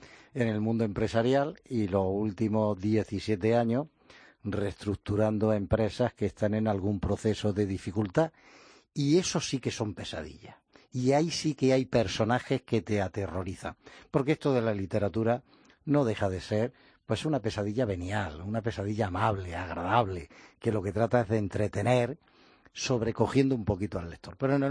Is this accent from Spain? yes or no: yes; La Carolina, Andalusia, Spain; El fin de semana pasado me encontré una señora de mi pueblo, yo soy de La Carolina, Jaén